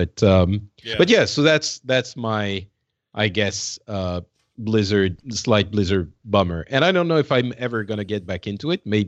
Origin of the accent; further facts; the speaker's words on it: France; English is a second language; The chat room is asking if I'm from Canada. I guess my accent is. Yeah, I'm from the OG Canada. Thank you, Laura, man. I'm from France, man. France.